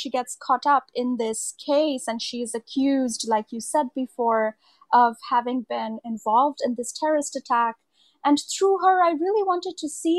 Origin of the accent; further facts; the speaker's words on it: India; now in United States; You know, I grew up in India. And so even though I moved to the US, I was keeping an eye on what was happening in India.